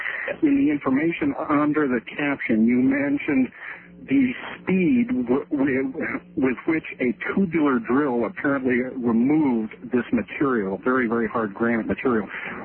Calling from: Denver, Colorado, United States; Good morning. … calling from Denver, Colorado.

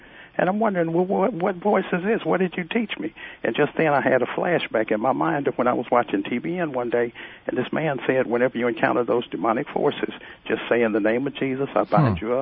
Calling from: El Reno, Oklahoma, United States; I'm calling from a little bitty town called El Reno, Oklahoma.

